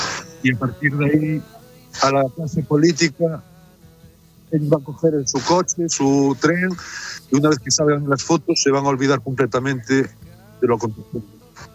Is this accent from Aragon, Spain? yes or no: no; Galicia, Spain; como los gallegos guardamos todo para adentro.